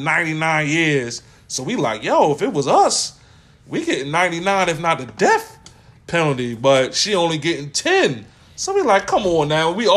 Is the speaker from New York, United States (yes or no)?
no; Baltimore, Maryland, United States; I don't care. I'm from Baltimore.